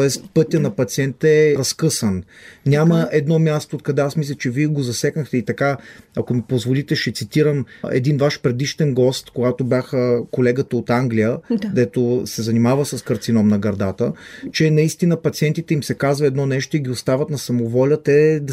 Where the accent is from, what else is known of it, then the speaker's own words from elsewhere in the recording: Israel; Израснал съм в Израел. 12 години, оттам е образованието, средното.